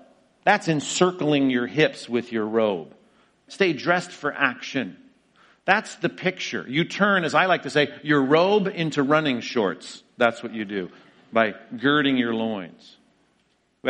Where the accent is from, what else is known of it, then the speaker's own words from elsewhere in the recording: United States; I mean, I'm an American. I'm a good person. I'm not a criminal.